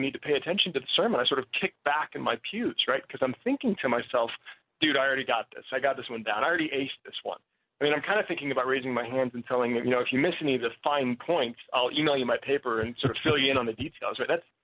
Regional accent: Colorado, United States; I mean, she's from Oregon, and I'm from Colorado, so we were familiar with snow

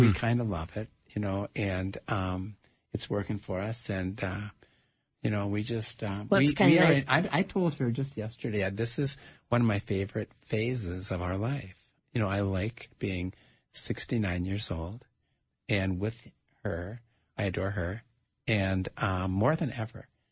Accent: Minneapolis, Minnesota, United States; I'm from Lower North Minneapolis, and so my parents moved into an apartment we created for them in the lowest part of our house.

